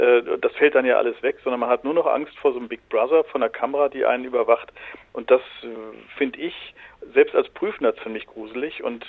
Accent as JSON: {"language": "German", "town": "Frankfurt", "region": "Hesse", "country": "Germany", "said": "Ich komme aus Frankfurt, wir haben dann Klausuren in Messehallen gemacht."}